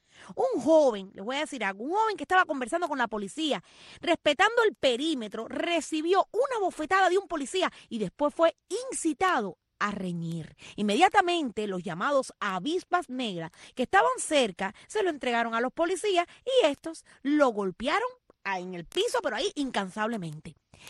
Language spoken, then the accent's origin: Spanish; Cuba; moved away; soy cubana y que tuve que abandonar mi país, mi familia, de manera obligatoria